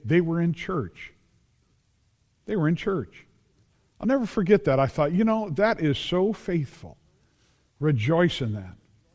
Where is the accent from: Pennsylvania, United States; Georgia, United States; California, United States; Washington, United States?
California, United States; being from that time and growing up in the San Fernando Valley